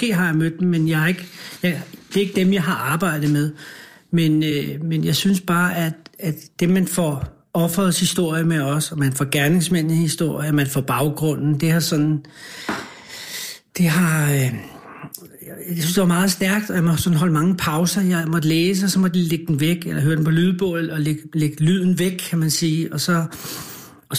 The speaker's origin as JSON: {"language": "Danish", "region": "Capital Region of Denmark", "country": "Denmark", "said": "jeg er fra Værebroparken, som er betonbyggeri og social boligbyggeri, 15 km eller 10 km fra Rådhuspladsen."}